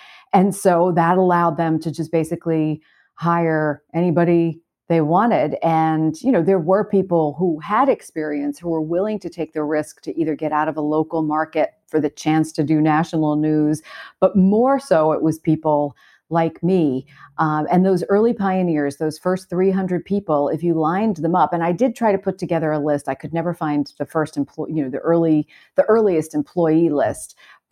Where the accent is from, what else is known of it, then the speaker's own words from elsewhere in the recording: Brooklyn, New York, United States; I grew up in Brooklyn, so I didn't even really know what it was.